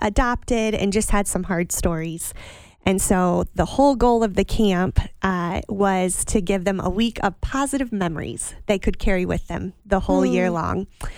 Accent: Ohio, United States; I was a counselor and part of the camp in my hometown of Northwest Ohio for over 10 years.

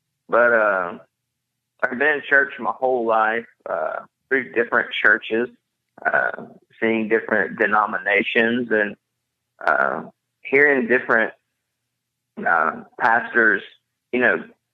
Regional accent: East Tioga, Alabama, United States; From the big city of East Tioga, Alabama.

